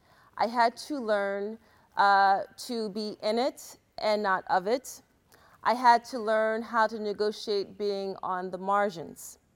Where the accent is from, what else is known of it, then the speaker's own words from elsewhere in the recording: United States; I'm from the United States.